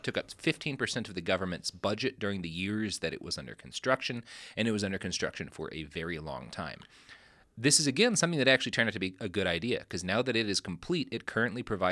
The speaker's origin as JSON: {"language": "English", "region": "Texas", "country": "United States", "said": "I'm fine with winter, but I come from Texas, so if it's hot outside, I expect there to be air conditioning"}